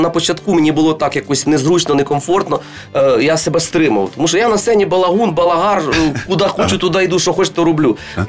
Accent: Western Ukraine, Ukraine; ну такий кучерявий я, ну такої статури, я з Західної України.

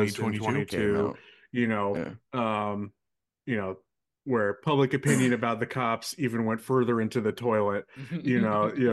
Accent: San Francisco, California, United States; he's a small town hick from Montana, and we're from San Francisco, you know.

